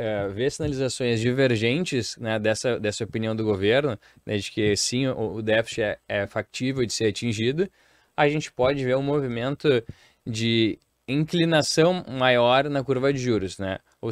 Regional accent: Rio Grande do Sul, Brazil; Para nós aqui, que somos gaúchos, 20 de setembro é o dia que a gente comemora

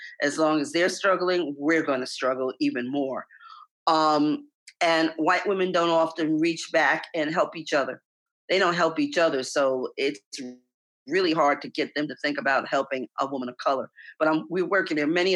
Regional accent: New York City, New York, United States; You know, everybody at Tuck knows I'm from the Bronx.

